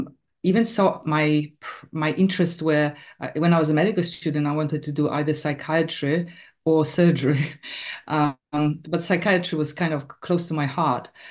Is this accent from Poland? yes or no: yes; Poland; also born or lived in United Kingdom; now in Australia; I came over to Australia in 2009 from the UK, but I am originally from Poland.